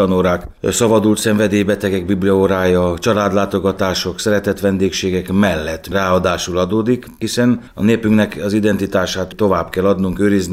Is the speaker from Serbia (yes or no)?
no; Curvature Carpathians, Romania; anyai ágon pedig erdővidéki Székely Felsőrákosi, Barót melléki. De itt nőttem fel a Kárpát-kanyarban, itt neveltek, itt tanultam, ide jártam iskolába, a mentalitást is itt vettem át